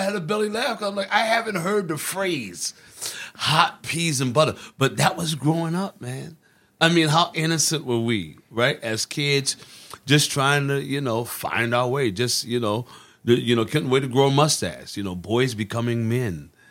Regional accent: New Haven, Connecticut, United States; I'm from New Haven. I'm a proud New Havener. New Haven all my life.

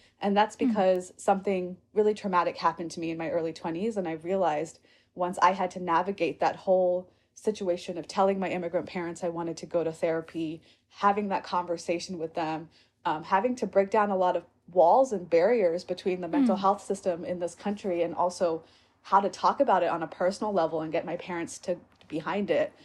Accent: Virginia, United States; born there; So I was born outside of Richmond, Virginia. My parents and my siblings were all born in India, but my mom was socialized and grew up in Japan.

